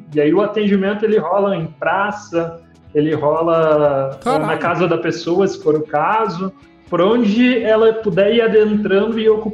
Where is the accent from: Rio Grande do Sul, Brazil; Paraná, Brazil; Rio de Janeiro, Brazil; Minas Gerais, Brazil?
Rio Grande do Sul, Brazil; Santa Maria; now in Concórdia, Brazil; Eu sou natural de Santa Maria, no Rio Grande do Sul. Mas atualmente moro em Concórdia, Santa Catarina. Tenho 29 anos.